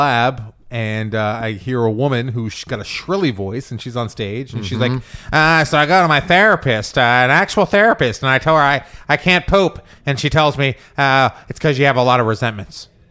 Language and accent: English; Los Angeles, California, United States; I've born and raised in California, mm-hmm. right? Los Angeles.